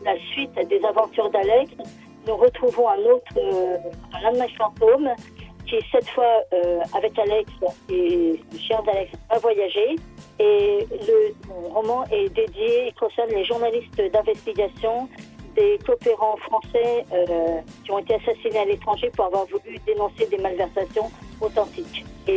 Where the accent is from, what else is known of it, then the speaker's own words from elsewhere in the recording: Normandy, France; born there; Alors d'abord, je suis née en Seine-Maritime et j'habite en Île-de-France.